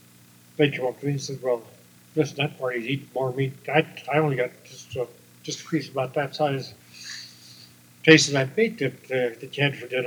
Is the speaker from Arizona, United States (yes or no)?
yes; Hereford, Arizona, United States; also born or lived in Bisbee; I grew up at the at this little small place that they had to the other side of Hereford that they first got.